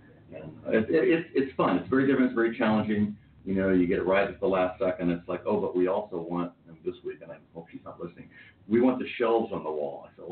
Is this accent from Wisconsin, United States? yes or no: no; San Diego, California, United States; But I'm a Californian. I live in Silicon Valley. I've worked in Hollywood. I grew up in San Diego, and now I'm in Orange County